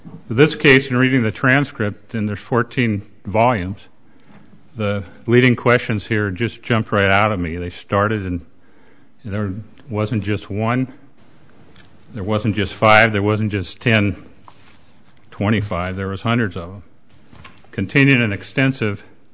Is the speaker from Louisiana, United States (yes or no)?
no; Great Falls, Montana, United States; I'm from Great Falls, Montana.